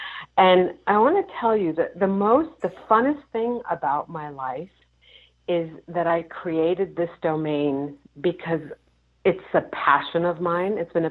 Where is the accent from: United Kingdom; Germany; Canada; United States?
Germany; Well, I was born and raised in Germany.